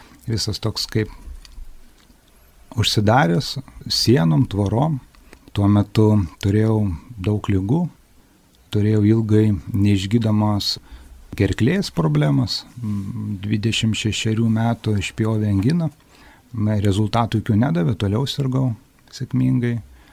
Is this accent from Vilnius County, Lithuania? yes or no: no; Prienai, Kaunas County, Lithuania; esu iš Prienų.